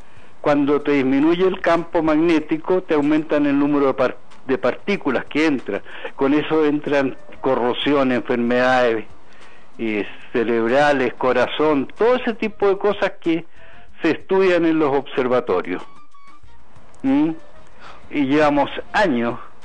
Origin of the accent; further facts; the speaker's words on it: Magallanes and Chilean Antarctica, Chile; yo soy magallánico, ¿ah? Además soy de origen italiano